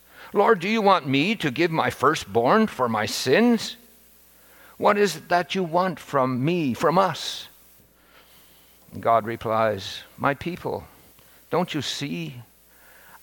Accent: Nova Scotia, Canada; And I'm from Nova Scotia and had learned to drive in snowy conditions when I was just 14 or 15.

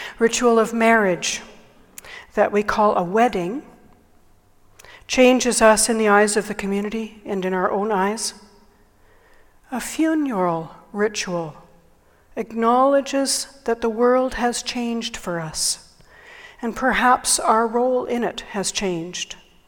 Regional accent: Winnipeg, Manitoba, Canada; In cold climates, like the one I grew up in Winnipeg, there are always two doors to a house.

